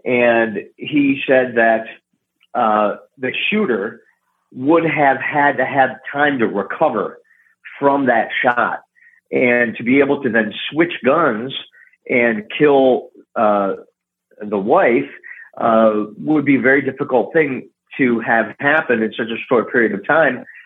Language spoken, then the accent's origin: English; Northern United States, United States; as a Northerner, you think maybe it's a little bit contrived. I'm up here in the northern sure. part of the United States, as are you